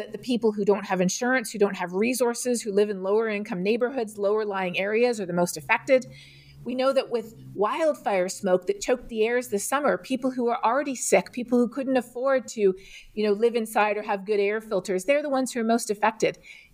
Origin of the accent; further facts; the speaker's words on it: Colombia; I actually spent a number of my years growing up in Colombia in South America, which is a big place that grows coffee.